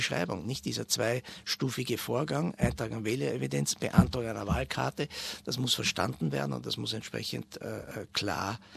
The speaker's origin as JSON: {"language": "German", "town": "Bad Gastein", "region": "Salzburg", "country": "Austria", "tie": "born or raised there", "said": "Ich bin gebürtiger Bad Gasteiner, da liegt uns das im Blut."}